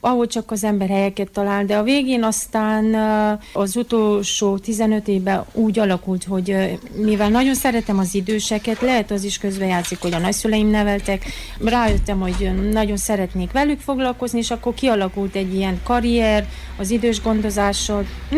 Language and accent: Hungarian; Transylvania, Romania; now in Australia; Eredetileg Erdélyből vagyok, és onnan kimentem Ausztráliába 20 évvel ezelőtt. Ott találkoztam a férjemmel, aki szerb származású.